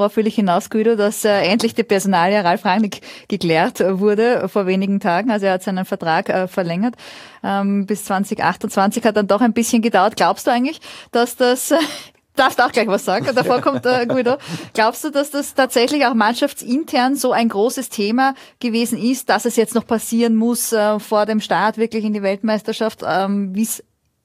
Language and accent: German; Austria; wir sagen jetzt einfach wir als Österreicher